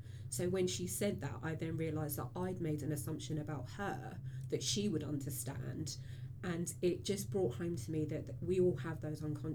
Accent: Hackney, London, United Kingdom; I was brought up in Hackney in the 80s, so well before the regeneration that it's seen in the last 10 years. I come from a family where both parents were born outside of England, born in the West Indies, and immigrated here.

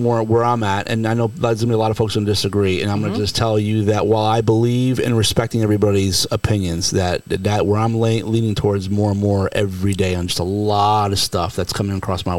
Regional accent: New Jersey, United States; And especially up in places like, even when I was growing up in New Jersey, they were always very political.

